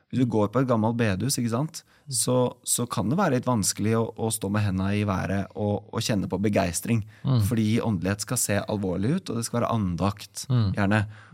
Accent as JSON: {"language": "Norwegian", "town": "Koppang", "region": "Innlandet", "country": "Norway", "tie": "born or raised there", "said": "jeg vokste opp på Koppang, og så jeg vokst opp med foreldre som hadde gått, som gikk ut av BCC, altså Brunstad, på tidlig 90-tallet."}